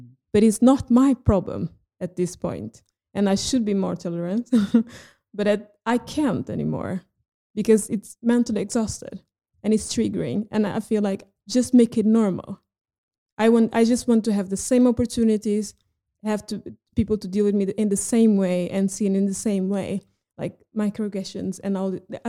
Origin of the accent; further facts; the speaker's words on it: Portugal; like a teenager growing up in Portugal